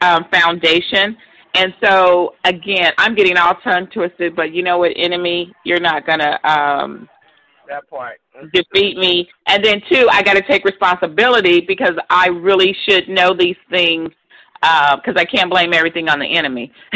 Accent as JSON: {"language": "English", "town": "Los Angeles", "region": "California", "country": "United States", "tie": "born or raised there", "said": "However, I was born and raised in California. I mean, in California, we know that. But I was going to say Southern California, L.A. area."}